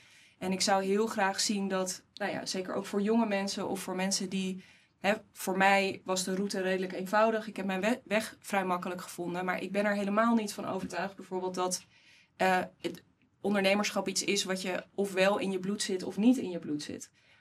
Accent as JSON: {"language": "Dutch", "town": "Haarlem", "region": "North Holland", "country": "Netherlands", "said": "En ik denk ook nog wel dat er wat ruimte zit op gewoon als Haarlemmer ook weten wat voor..."}